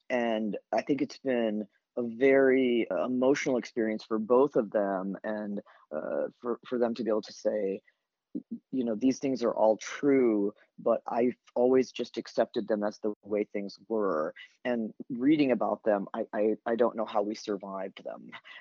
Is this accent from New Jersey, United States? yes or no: no; Elkhart, Indiana, United States; Growing up in Elkhart, I grew up in primarily an Italian family. My mom's a first generation Italian, and so and that had the strongest influence.